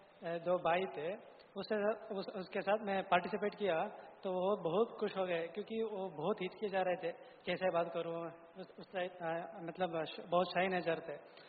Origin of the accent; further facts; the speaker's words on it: Karnataka, India; मैं हिंदी में कंफर्टेबल हूँ. मैं … मैं कर्नाटका से हूँ.